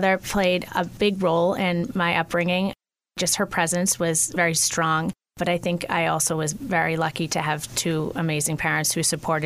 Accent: Canton, Massachusetts, United States; I grew up in Canton, Massachusetts.

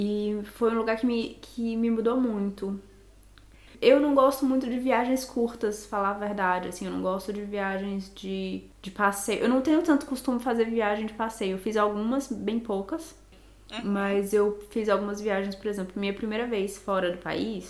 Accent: Marabá, Pará, Brazil; also born or lived in Fortaleza / Piauí / Parnaíba; now in Germany; Eu digo que eu sou rodada, assim, porque eu nasci em Fortaleza, mas eu cresci, na verdade, no Piauí, no Pará, em Parnaíba, no interior do Pará, em Marabá. E hoje em dia eu tô morando na Alemanha.

